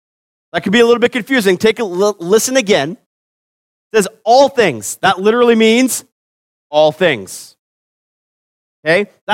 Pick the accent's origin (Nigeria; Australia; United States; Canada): Canada; Saskatchewan; we grew up in Saskatchewan, so we saw them on our acreage too.